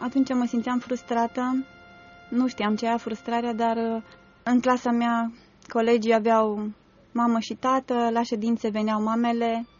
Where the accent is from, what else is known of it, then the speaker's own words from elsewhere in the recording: Hunedoara, Hunedoara County, Romania; born there; M-am născut în Hunedoara.